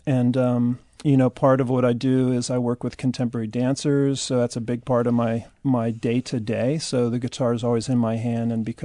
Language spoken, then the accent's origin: English; Hamilton, Ohio, United States; moved away as an adult; now in Philadelphia, United States; No, I'm actually from Hamilton, Ohio.